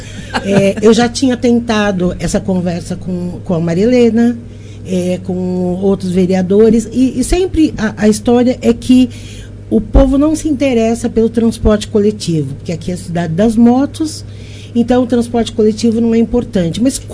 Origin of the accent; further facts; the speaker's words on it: São Paulo, Brazil; como eu venho de São Paulo. Eu tenho toda uma experiência de metrô, de ônibus, tudo.